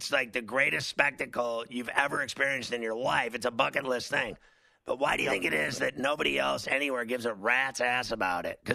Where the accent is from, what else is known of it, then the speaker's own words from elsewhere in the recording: Indiana, United States; You know, I grew up in Indiana. I'm a Hoosier.